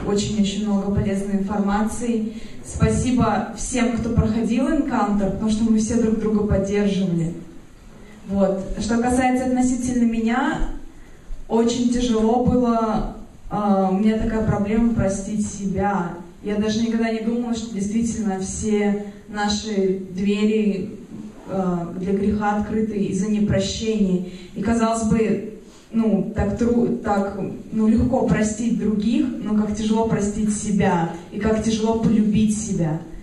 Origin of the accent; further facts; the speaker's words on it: Moscow, Russia; я из Москвы.